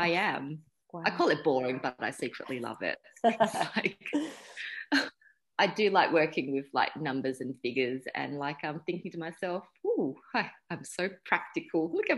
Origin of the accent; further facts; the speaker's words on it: Australia; because I was raised in Australia for virtually all my life, so I consider myself quite Australian. But at the same time, I can't escape from that pull of my parents' culture and where I came from.